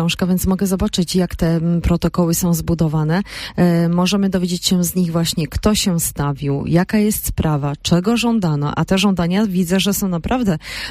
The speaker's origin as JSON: {"language": "Polish", "town": "Myślina", "region": "Opole Voivodeship", "country": "Poland", "said": "stawił się krawiec z Myśliny jako oskarżyciel. Ja pochodzę właśnie z tej miejscowości"}